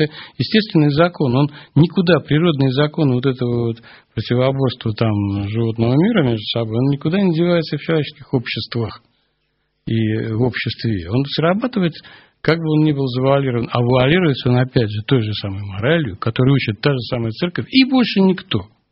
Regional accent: Saint Petersburg, Russia; я родился в самом центре Петербурга. Окна у меня выходили на летний сад в коммунальной квартире.

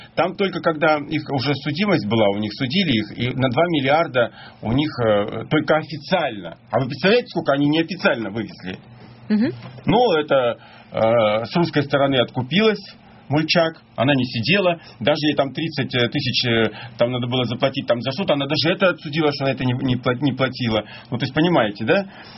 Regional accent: Kultuk, Irkutsk Oblast, Russia; born there; Я родился на Байкале именно в этом месте, в Култуке.

